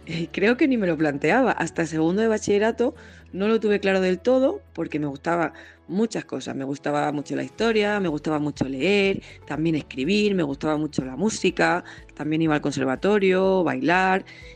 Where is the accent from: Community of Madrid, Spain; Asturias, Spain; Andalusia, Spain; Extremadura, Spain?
Extremadura, Spain; Plasencia; born there; Mi familia es de allí, de Piornal. Mis padres nacieron allí y después se fueron a vivir a Plasencia, que es donde yo nací ya.